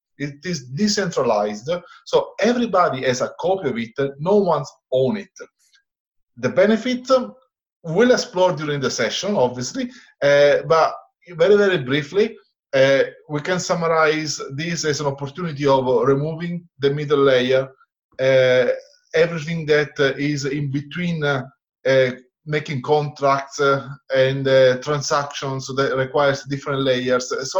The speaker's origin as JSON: {"language": "English", "country": "Italy", "second_language": "English", "lives_now": "Zurich, Switzerland", "said": "I live in Switzerland, as you briefly mentioned. I'm originally from Italy."}